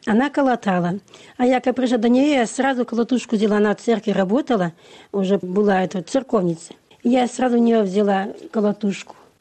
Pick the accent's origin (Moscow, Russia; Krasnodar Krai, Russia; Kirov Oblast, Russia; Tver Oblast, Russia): Kirov Oblast, Russia; Sovetsk; also born or lived in Komi; С Кировской области, из России. Святки. Город Советск